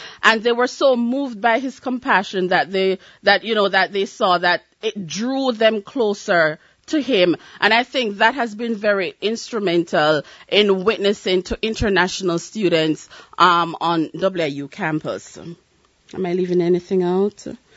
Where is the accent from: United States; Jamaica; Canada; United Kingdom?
Jamaica; being a Jamaican, I have issues with punctuality.